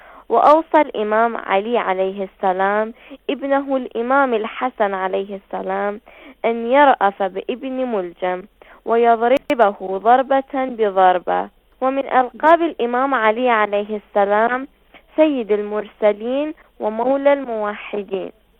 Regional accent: Iraq; السلام عليكم، … من العراق.

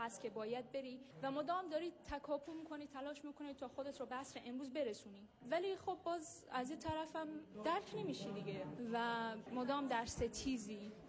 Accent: Mashhad, Razavi Khorasan, Iran; born there; 25 سالمه ساکن ایران و در مشهد متولد شدم و یک مهاجر افغانستانی

